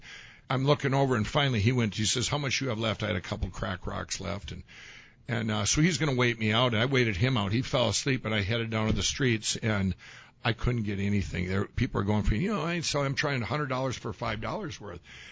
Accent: Chaska, Minnesota, United States; my corporate office where I grew up, my hometown Chaska, and then Shakopee, 400,000 square feet of manufacturing.

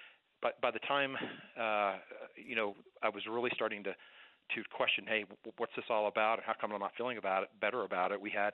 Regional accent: Colorado, United States; I grew up in Colorado, and by the time I was 29 years old, I had gone to business school.

